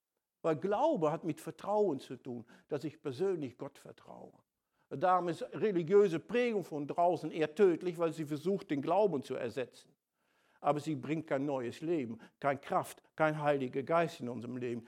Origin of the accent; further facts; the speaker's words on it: Netherlands; ich bin ein Holländer